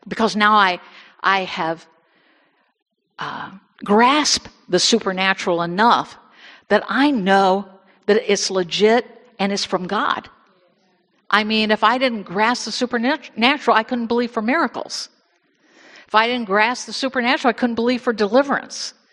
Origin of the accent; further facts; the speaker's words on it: Indiana, United States; now in Michigan, United States; Years ago, I came from Indiana. I've lived most of my adult life in Michigan